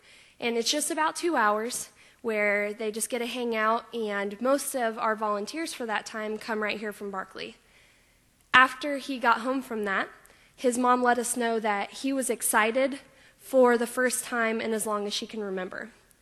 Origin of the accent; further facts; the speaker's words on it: Greensburg, United States; Just to give you a little history, I grew up in Greensburg and actually went to this church until I think I was about in the third grade.